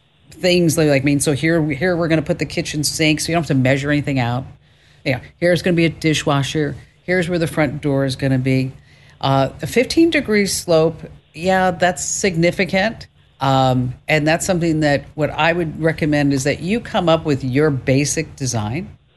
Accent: New Jersey, United States; accent: New Jersey; And because of my New Jersey accent, I really made a conscious effort not to say dwa.

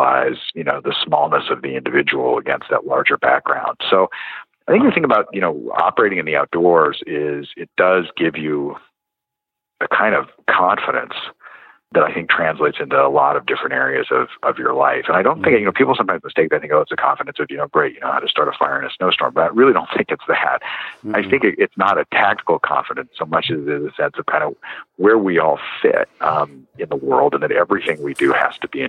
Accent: New Mexico, United States; I grew up out in New Mexico, mm-hmm. and I spent a lot of time in the mountains.

